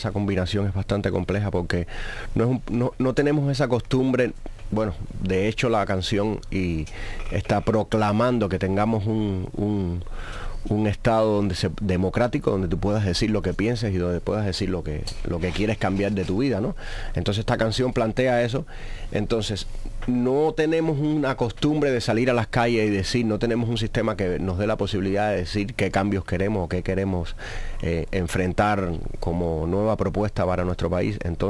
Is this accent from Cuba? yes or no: yes; Cuba; now in Miami, United States; Sí, esta canción ha sido un lema para todo lo que está pasando a nivel social en mi país. Ha sido un lema para una nueva generación que plantea un cambio, que plantea una Cuba diferente